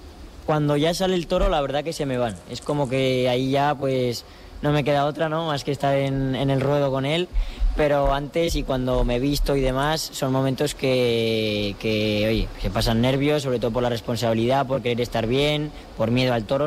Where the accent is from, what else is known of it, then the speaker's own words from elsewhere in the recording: Biota, Aragon, Spain; now in Cádiz, Spain; soy de un pueblo, se llama Biota. Actualmente no resido ahí, yo estoy viviendo en Cádiz, pero... Ah. Pero sí, soy de Biota.